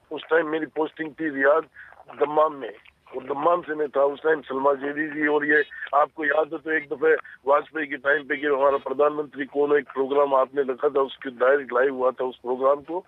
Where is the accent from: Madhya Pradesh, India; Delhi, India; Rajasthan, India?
Rajasthan, India; Kuchaman City; now in Saudi Arabia; मैं सर राजस्थान के नागौर डिस्ट्रिक्ट से कुचामन सिटी का रहने वाला हूँ।